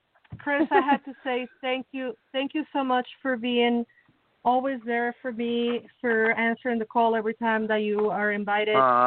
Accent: Mexico City, Mexico; so growing up in Mexico, I lived in the suburbs. I'm from Mexico City, but for a time I live in the suburbs.

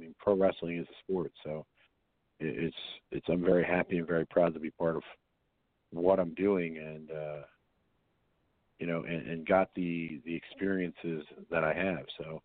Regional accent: Delaware, United States; Obviously I grew up in Delaware, you know, so it kind of just transcended from that area

